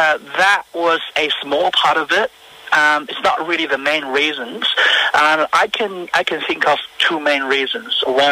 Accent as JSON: {"language": "English", "country": "China", "moved": "as an adult", "lives_now": "Australia", "said": "I was originally from China, so at the time, both my parents and grandparents, they were still living in China."}